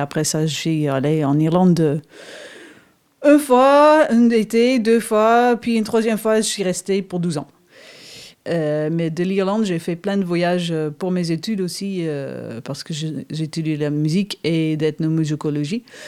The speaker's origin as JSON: {"language": "French", "country": "Netherlands", "said": "je viens d'Hollande, ou les Pays-Bas, pour être précis."}